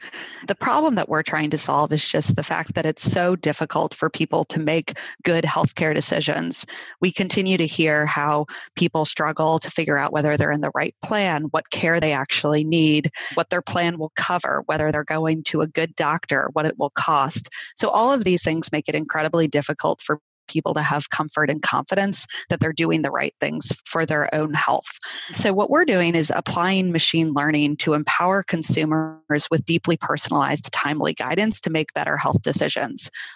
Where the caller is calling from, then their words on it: San Francisco, California, United States; I am in San Francisco today.